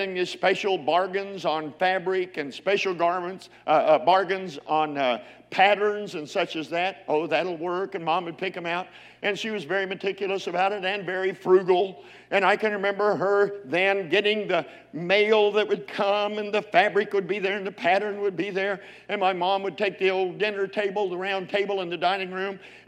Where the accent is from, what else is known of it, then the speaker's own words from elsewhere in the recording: Oklahoma, United States; but I'm an Okie. I was born and raised in Oklahoma.